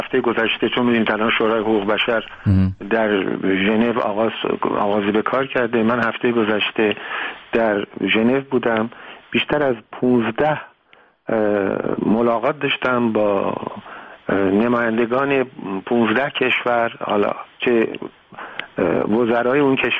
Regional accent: Iran; اونا میدونستن من ایرانی هستم

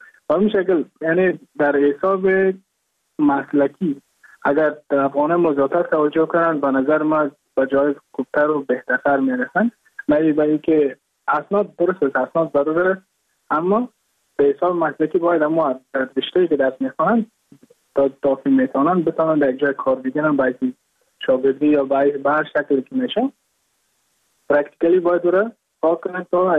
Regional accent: Mazar-i-Sharif, Balkh, Afghanistan; now in Goa, India

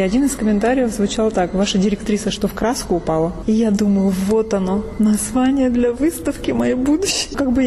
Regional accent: Sukhumi, Abkhazia, Georgia; А город Сухуми я обожаю, это мой родной город

